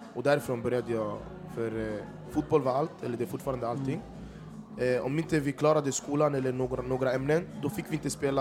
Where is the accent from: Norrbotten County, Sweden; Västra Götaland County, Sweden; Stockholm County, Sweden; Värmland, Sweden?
Stockholm County, Sweden; Stockholm; Jag är uppväxt i Rinkeby faktiskt.